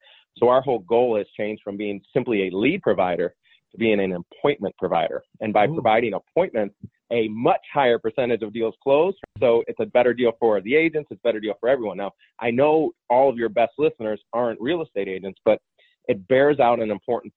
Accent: Chicago, Illinois, United States; now in Florida, United States; Yes, I'm originally from Chicago area.

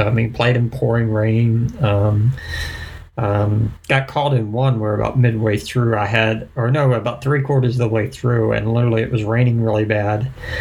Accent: Florida, United States; now in Virginia, United States; my home state was originally Florida, but I relocated to Virginia now.

